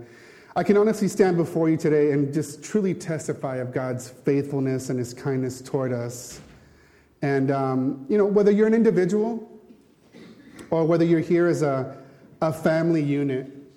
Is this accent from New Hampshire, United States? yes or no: no; California, United States; moved away as an adult; now in Mallorca, Spain; My name is … I'm from Southern California. This coming week, actually, will be one full year that my family has been here in Mallorca.